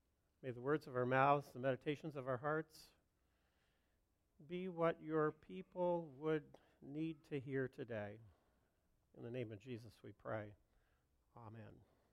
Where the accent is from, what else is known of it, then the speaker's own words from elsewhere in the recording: New Jersey, United States; now in Tampa, United States; I didn't grow up in Tampa either. I'm from New Jersey.